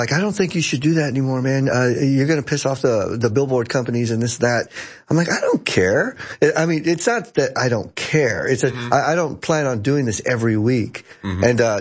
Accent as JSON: {"language": "English", "region": "Texas", "country": "United States", "lives_now": "Los Angeles, United States", "said": "I love Texas too. I'm from Texas. But it's like, no, I love LA."}